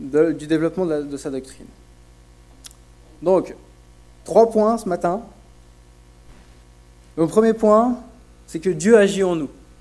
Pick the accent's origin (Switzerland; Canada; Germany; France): Switzerland; Morges, Vaud; J'ai grandi à Morges